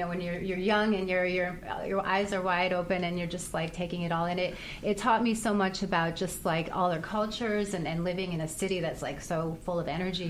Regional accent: Romeo, Michigan, United States; A very small town called Romeo, about 40 miles north of Detroit.

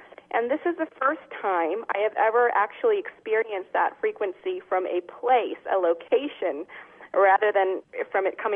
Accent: Portland, Oregon, United States; I'm visiting from Portland, Oregon. I'm here at the ranch.

